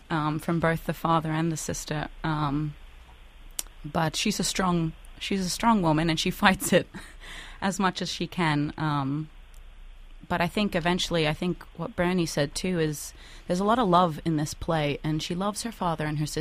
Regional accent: Australia; born or raised there

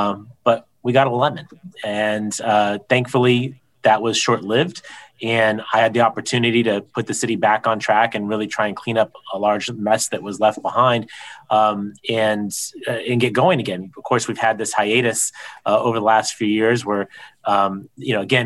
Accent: San Diego, California, United States; This is my hometown. I'm a third generation San Diegan, and the opportunity to lead an organization, not just the city, my hometown

